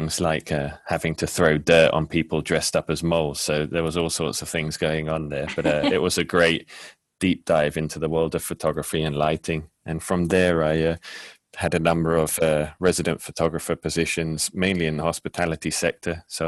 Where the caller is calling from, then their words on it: London, United Kingdom; So I am calling from a flexible working space in Regent's Park, London.